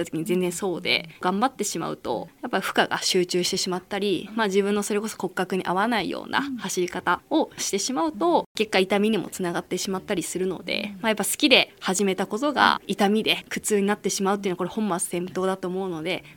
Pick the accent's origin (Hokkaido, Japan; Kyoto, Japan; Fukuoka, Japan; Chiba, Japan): Chiba, Japan; now in Fujisawa, Japan; もともと私千葉県が出身でして、はい、海がなくて千葉県、私の住んでる地域には、